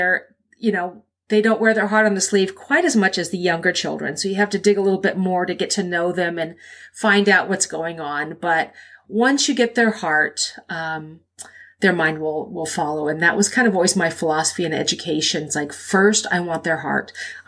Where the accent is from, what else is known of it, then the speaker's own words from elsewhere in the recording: California, United States; So I grew up in the California public school system, kindergarten through college